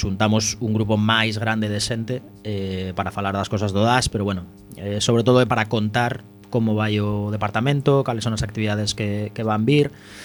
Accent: La Rioja, Spain; Galician is a second language; Bueno, eu estou moi contento, pese a ser o único riojano. Perdoádeme o meu galego, xa sabedes que non é o meu idioma natal

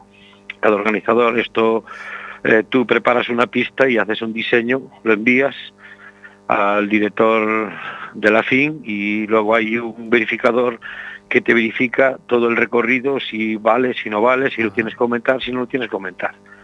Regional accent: Lalín, Galicia, Spain; A mi tierra.

